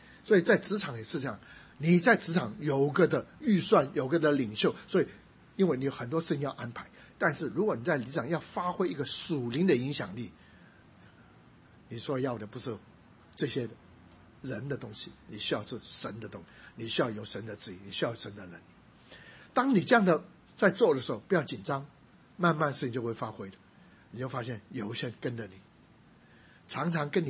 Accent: China; 我是中国人

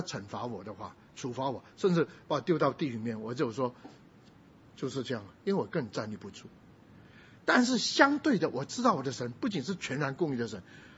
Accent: Taiwan; first language Taiwanese Hokkien; Chinese is a second language; 那时候我最先学会的是学会台语，以前我还会讲台语，不过现在都忘光了，也听不懂。国语还学得比较慢

